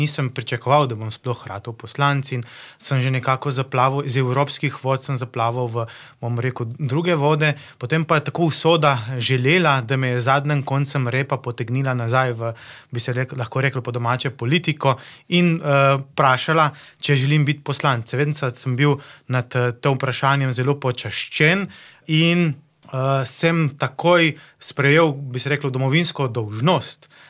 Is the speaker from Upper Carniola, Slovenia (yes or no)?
no; Ilirska Bistrica, Littoral–Inner Carniola, Slovenia; jaz prihajam iz Ilirske Bistrice.